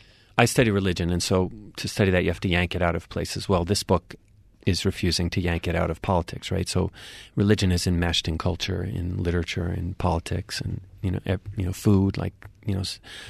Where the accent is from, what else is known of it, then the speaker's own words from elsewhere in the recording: New England, United States; I mean, growing up in New England, I certainly learned this story of the Puritans coming over